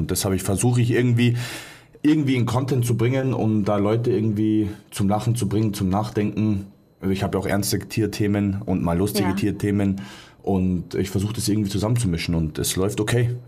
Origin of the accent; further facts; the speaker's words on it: Munich, Bavaria, Germany; Ja, genau. Ich komme aus München.